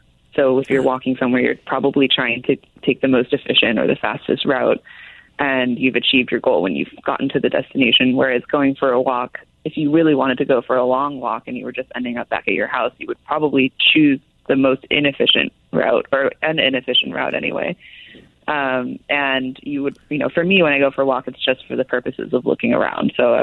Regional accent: California, United States; I should add that I'm basically from Silicon Valley

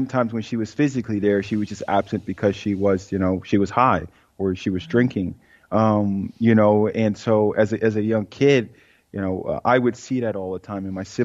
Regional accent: Philadelphia, Pennsylvania, United States; You know, I grew up on Viola Street, you know, not too far from the Please Touch Museum here in Philadelphia.

